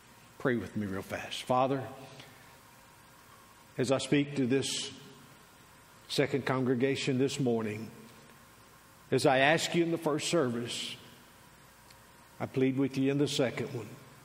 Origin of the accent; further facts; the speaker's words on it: Arkansas, United States; I grew up in South Central Arkansas between El Dorado and Crossett.